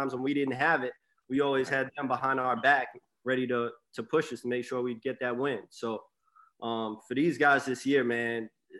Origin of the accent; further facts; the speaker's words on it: New York, United States; I'm from Long Island, New York